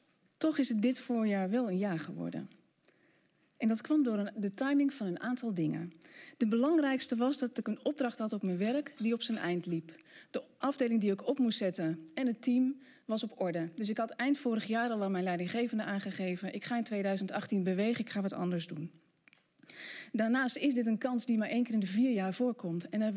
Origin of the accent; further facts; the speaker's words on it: Ommen, Overijssel, Netherlands; geboren en getogen in Ommen aan de Overijsselse Vecht, in een zoals dat toen heette arbeidersgezin, waarin mijn moeder en mijn vader met moeite de eindjes aan elkaar konden knopen. In 1986 ben ik als eerste uit de familie gaan studeren in Utrecht.